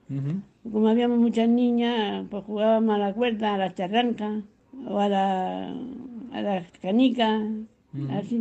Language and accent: Catalan; Badalona, Catalonia, Spain; Badalona. Vivia en el barri del Pomar i ara estoy en la residència.